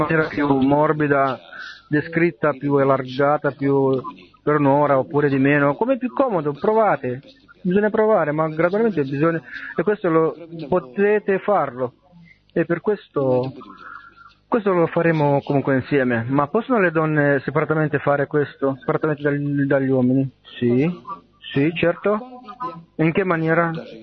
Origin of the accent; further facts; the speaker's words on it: Sweden; Italian is a second language; vengo dalla Svezia.